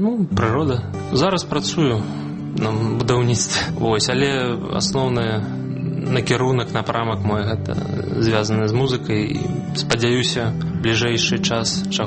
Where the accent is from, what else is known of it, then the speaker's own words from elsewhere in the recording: Horki, Mogilev Region, Belarus; born there; Я нарадзіўся на ўсходзе Беларусі, маленькі гарадок такі, Горкі. Невялічкі, але для музычнага развіцця вельмі-вельмі мала перспектыў, разумееце, таму вясёлы гарадок.